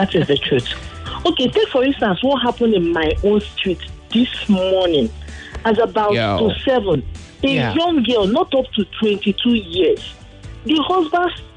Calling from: Lagos, Nigeria; I'm calling from Okwafo along Badagry Expressway, Candid Estate.

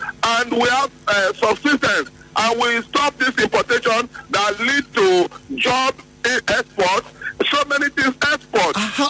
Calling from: Port Harcourt, Rivers, Nigeria; I'm calling you from Port Harcourt.

